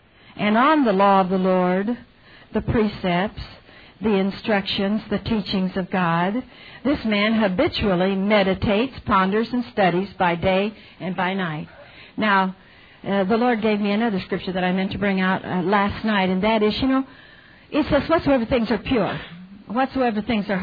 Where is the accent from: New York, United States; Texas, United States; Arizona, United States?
Texas, United States; You know, I'm from Texas, and I remember hearing a lot of saying